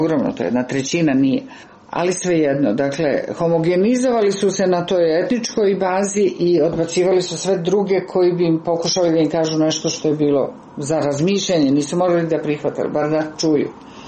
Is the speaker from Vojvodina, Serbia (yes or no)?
no; Belgrade, Serbia; born or raised there